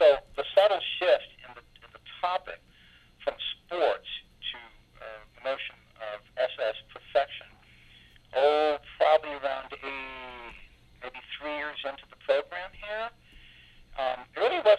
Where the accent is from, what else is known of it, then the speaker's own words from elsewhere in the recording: California, United States; when I came here from California